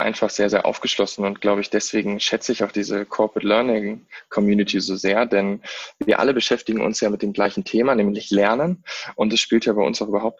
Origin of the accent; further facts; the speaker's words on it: Rhineland, Germany; denn ich komme aus dem Rheinland, ich bin da groß geworden